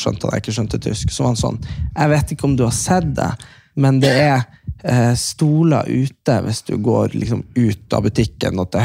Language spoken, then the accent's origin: Norwegian; Storjord, Nordland, Norway; Og hvis du hadde vært på Storjord, der vi er fra